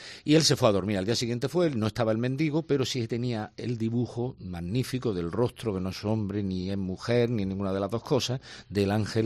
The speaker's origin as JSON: {"language": "Spanish", "region": "Region of Murcia", "country": "Spain", "said": "donde se puede hablar de nuestra historia, de nuestras tradiciones, de todo aquello que nos conforma como murcianos"}